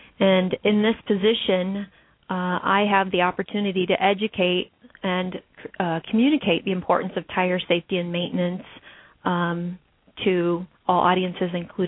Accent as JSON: {"language": "English", "region": "Ohio", "country": "United States", "tie": "born or raised there", "said": "But certainly growing up in Northwest Ohio, Cooper Tire was always a very well-known and respected company."}